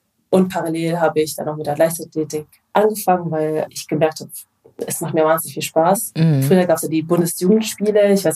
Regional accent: Freiburg, Baden-Württemberg, Germany; also born or lived in Paris; now in Stuttgart, Germany; Und wir sind alle in Frankreich geboren, sind dann aber 1996 nach Freiburg gezogen, weil sich meine Eltern getrennt haben.

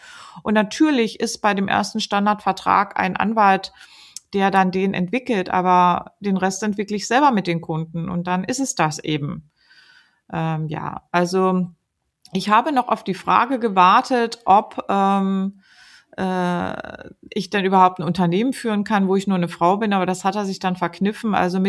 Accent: Dessau, Saxony-Anhalt, Germany; also born or lived in Munich; Und wir hatten uns ja dann von München nach Dessau in meinen Heimatort orientiert

